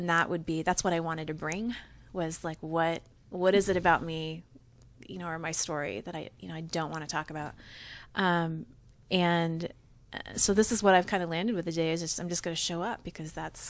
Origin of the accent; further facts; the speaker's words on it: Maine, United States; So I actually was born and raised in Maine.